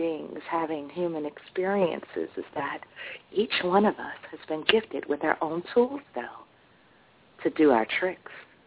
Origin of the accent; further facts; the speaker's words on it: Washington, District of Columbia, United States; A lot of people always said I talked funny growing up in Washington, D.C.